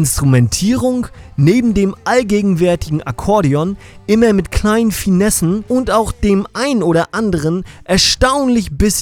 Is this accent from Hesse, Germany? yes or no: no; Mecklenburg-Vorpommern, Germany; mit der ich mich als Mecklenburger, den der Hipster-Hype der Hauptstadt auch hart nervt, super identifizieren kann